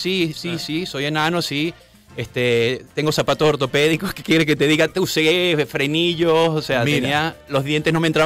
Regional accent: Venezuela; ya como venezolano crecimos en este país de bullying, en este chalequeo constante

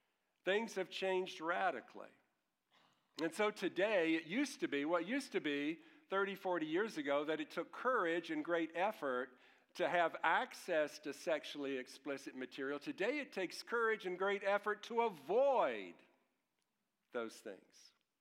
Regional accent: Louisville, Kentucky, United States; My job was to deliver display equipment to stores and businesses all over my hometown of Louisville.

